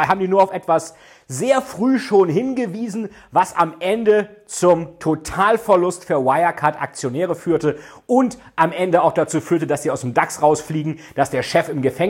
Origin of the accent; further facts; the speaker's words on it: Hamburg, Germany; würde ich als Hamburger Olaf Scholz wählen